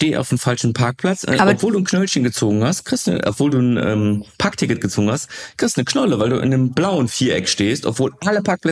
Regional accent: Greece; Ist auch immer geil, wenn man als Grieche irgendwo hinfährt und erstmal griechische Sachen sehen möchte.

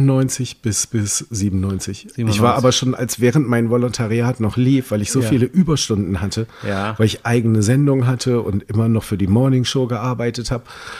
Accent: Schleswig-Holstein, Germany; also born or lived in Hamburg; Also Hamburg wird immer bleiben, aber ich bin Schleswig-Holsteiner.

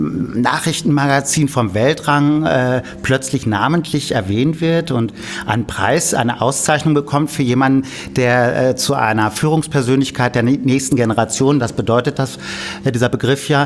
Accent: Hamburg, Germany; oder moin, wie man bei uns in Hamburg sagt.

